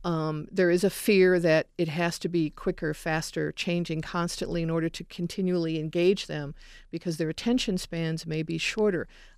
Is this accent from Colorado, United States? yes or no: no; Chicago, Illinois, United States; Amazingly, I grew up in Chicago. I remember the Shedd Aquarium as a child.